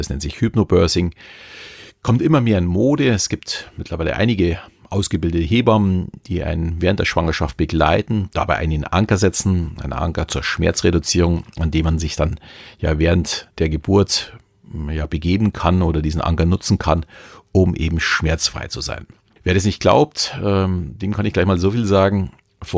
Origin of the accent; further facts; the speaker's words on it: Bavaria, Germany; Natürlich Thomas als Berliner und ich als Bayer auch ein bisschen anderen Dialekt.